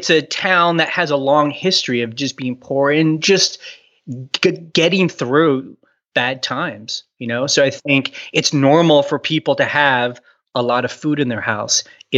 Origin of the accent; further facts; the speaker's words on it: Houston, Texas, United States; also born or lived in New York / San Francisco; I grew up in Houston, Texas. You know, I've lived in urban areas, New York, San Francisco, I mean, you know, other places.